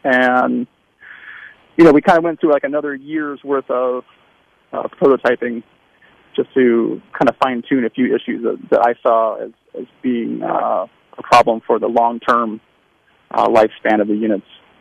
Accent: Florida, United States; I'm from Southwest Florida there. I grew up and went to North High.

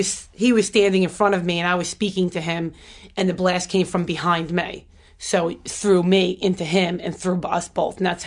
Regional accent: New York, United States; probably because I'm a New Yorker and I'm so outspoken.

